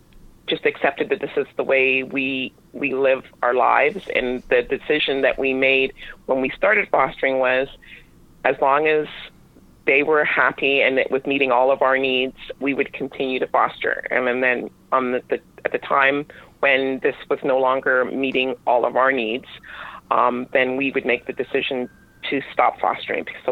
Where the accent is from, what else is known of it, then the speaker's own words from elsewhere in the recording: Canada; also born or lived in England; I was raised here. We came to Canada from England, but my parents were originally, my grandmother was in Antigua.